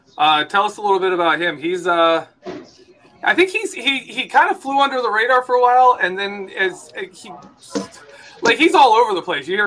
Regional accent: Michigan, United States; born there; I'm a Michigan guy. I was born in Michigan

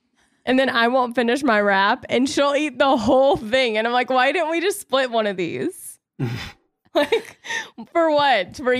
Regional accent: the South, United States; accent: Southern; And of course, my accent was probably so Southern at the time.

